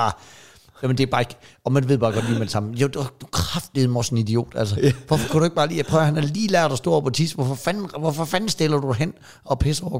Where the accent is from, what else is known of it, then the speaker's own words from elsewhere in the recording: Zealand, Denmark; jeg er fra Falster, men jeg ved, hvad jeg laver.